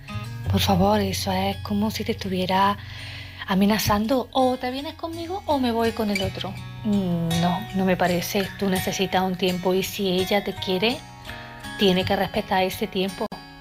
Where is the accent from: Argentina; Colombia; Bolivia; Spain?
Spain; Córdoba, Andalusia; de Córdoba